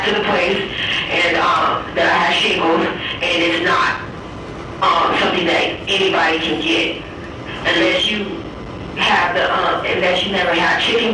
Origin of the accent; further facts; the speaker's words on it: Tucson, Arizona, United States; I'm from Tucson.